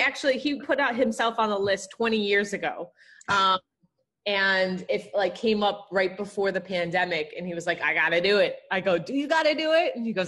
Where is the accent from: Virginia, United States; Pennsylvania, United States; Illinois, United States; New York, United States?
Illinois, United States; Evanston; So, I grew up in Evanston, Chicagoland area during the 90s.